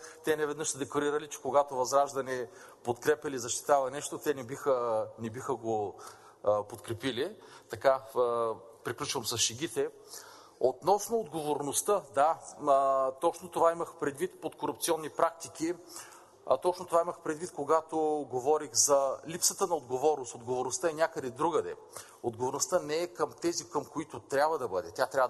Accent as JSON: {"language": "Bulgarian", "town": "Plovdiv", "region": "Plovdiv Province", "country": "Bulgaria", "said": "Аз като пловдивчанин не мога да се съглася"}